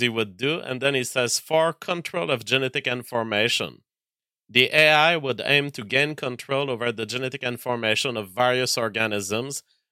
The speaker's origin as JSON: {"language": "English", "country": "Canada", "said": "I don't know if I'm being discriminated against by OpenAI because I'm a Canadian or because I'm white."}